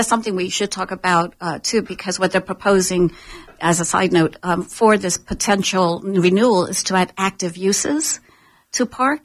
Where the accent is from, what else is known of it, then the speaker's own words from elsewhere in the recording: New York City, New York, United States; now in Sarasota County, United States; I grew up in New York City, wanted to get away from that. So when I got to Sarasota County and Siesta Key, I'm like, okay, this is what I want.